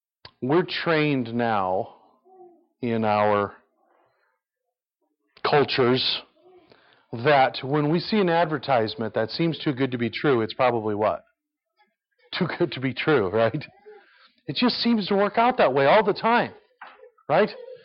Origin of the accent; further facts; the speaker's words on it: Mexico; I'm not trying to slam on my brothers and sisters in my home country. All right, I have a burden for my home as I preach when I go down to Mexico.